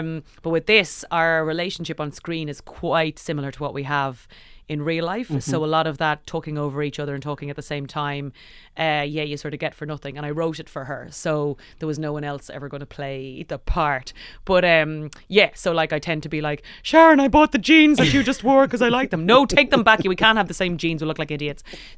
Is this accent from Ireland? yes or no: yes; Ireland; moved away; But I'm also very aware of kind of the privilege I hold as an Irish English speaking immigrant and how that privilege isn't extended to everyone.